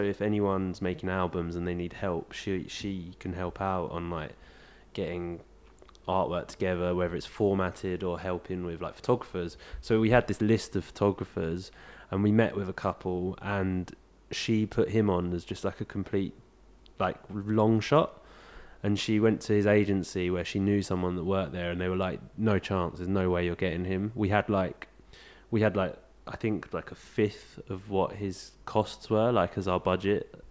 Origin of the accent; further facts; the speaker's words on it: Maidstone, South East England, United Kingdom; but I'm actually from Maidstone. So I'm about an hour away from Isaac.